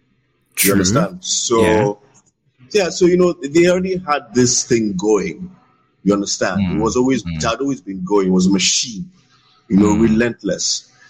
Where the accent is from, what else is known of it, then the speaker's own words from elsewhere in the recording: Lagos, Nigeria; I was born in the 70s, so growing up in Lagos, Nigeria.